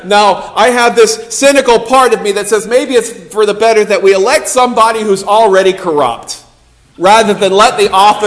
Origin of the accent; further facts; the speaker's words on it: Southern United States, United States; I grew up in the Bible Belt. I know what that's like.